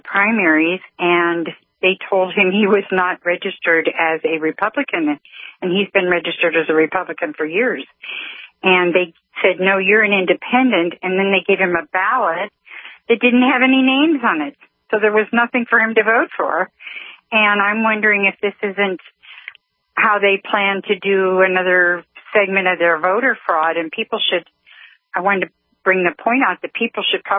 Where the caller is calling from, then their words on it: Arizona, United States; I'm calling from Arizona